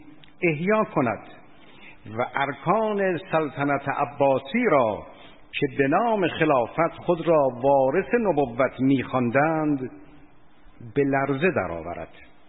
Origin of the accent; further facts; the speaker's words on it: Iran; ما ایرانی هستیم و مسلمان و دوستدار اهل بیت.